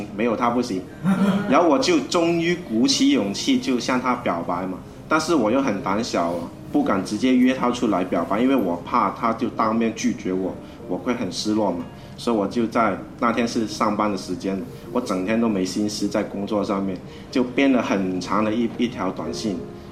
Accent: Zhongshan, Guangdong, China; 我们都是来自广东中山的。

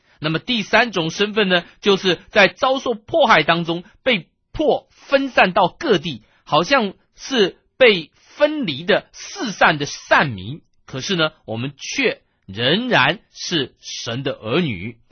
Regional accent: China; 在我们中国人当中也会有这种情况

